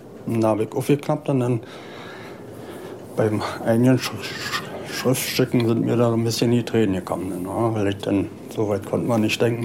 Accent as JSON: {"language": "German", "region": "Berlin", "country": "Germany", "said": "Dass ich Ossi bin, Berliner, so ja, das war gut."}